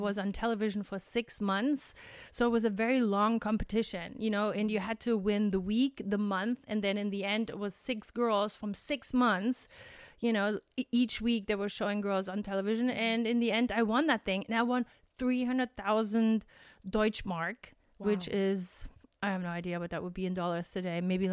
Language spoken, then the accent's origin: English; Germany; we're potato heads from Germany, so we have different kind of potatoes.